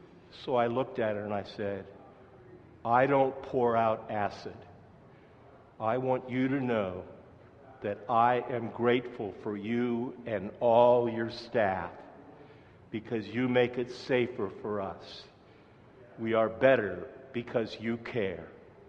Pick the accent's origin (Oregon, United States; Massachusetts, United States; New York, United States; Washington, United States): Oregon, United States; Portland; that's quite often because I'm from Portland, Oregon